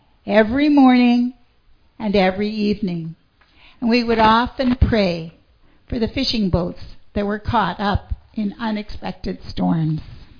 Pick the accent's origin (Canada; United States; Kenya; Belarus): Canada; the Maritimes; Growing up in the Maritimes, there was always a lighthouse to explore.